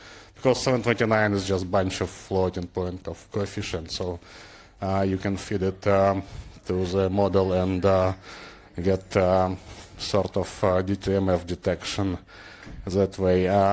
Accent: Ukraine; English is a second language; now in Vancouver, Canada; I'm born and raised in Ukraine. I have a master's in physics and radio physics from Kyiv State University. I live in Vancouver for about 20 years now.

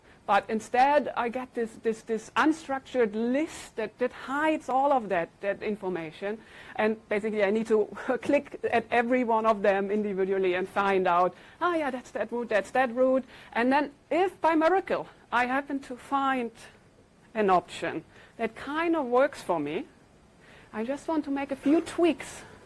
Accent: Berlin, Germany; I'm from Berlin, and I'm a freelance data, software, whatever person.

